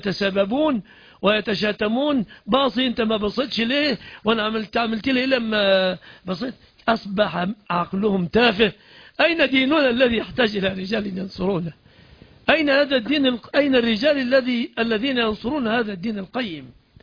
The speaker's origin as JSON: {"language": "Arabic", "country": "Egypt", "said": "لأن إذا انشغلنا كمصريين مثلا بصناعة الشيبسي"}